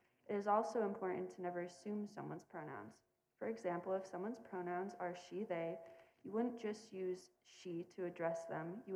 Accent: Utah, United States; I grew up in Utah, and I didn't know what climate change was for a really long time.

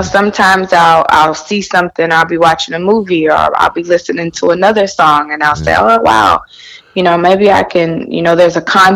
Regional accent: Houston, Texas, United States; I went off to college and moved back to Houston. I'm from Houston, Texas.

